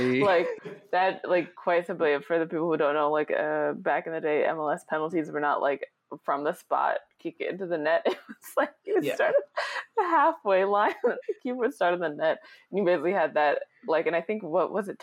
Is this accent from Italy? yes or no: no; New Jersey, United States; It makes no sense why I like it so much because I'm literally born and raised in New Jersey.